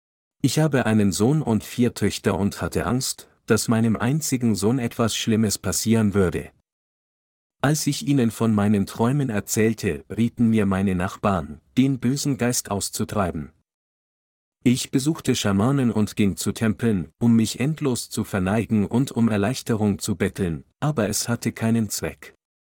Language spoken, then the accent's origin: German; India; ich komme aus Indien.